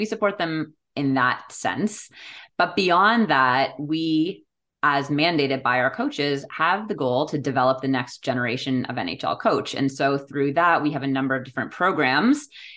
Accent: Toronto, Ontario, Canada; I feel like a bad Canadian, but it wasn't coursing through my blood. You know, I grew up in Toronto.

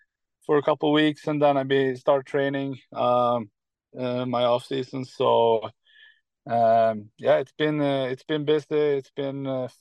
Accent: Karlstad, Värmland, Sweden; English is a second language; Yeah, so after the season, I went straight home to my hometown, Karlstad, and then I decided to go to and play World Championship for Team Sweden.

